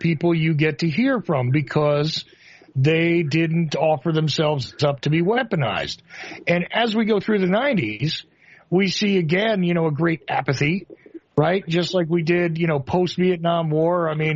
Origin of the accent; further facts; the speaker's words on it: New Jersey, United States; is from the same place I am. You know, I was from New Jersey.